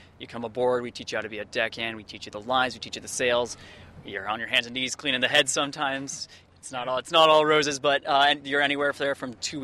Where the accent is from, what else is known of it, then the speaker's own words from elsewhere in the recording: Boston, Massachusetts, United States; I'm from Boston. I'm over here on the West Coast now.